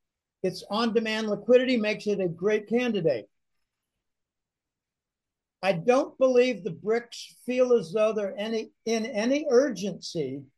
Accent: Pittsburgh, Pennsylvania, United States; There was actually a barge in my hometown, Pittsburgh, that got caught, but it didn't wreck a bridge.

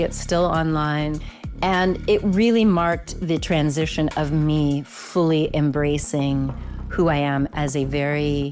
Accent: Silver Spring, Maryland, United States; well, actually, I'm from Silver Spring.

